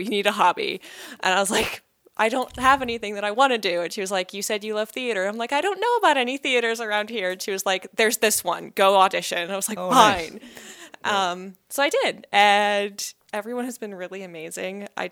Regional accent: Bonners Ferry, Idaho, United States; Well, I was raised in Bonners Ferry, so local here.

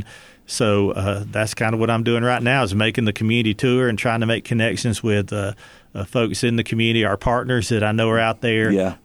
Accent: Tennessee, United States; whether you're talking about Western North Carolina, really where I grew up in East Tennessee, same thing's happening over there.

